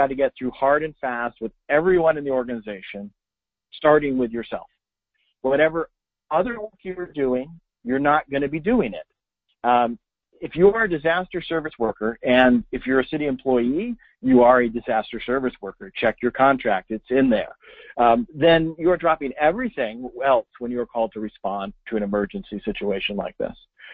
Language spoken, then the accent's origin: English; California, United States; Now that I've clearly established that I'm from Northern California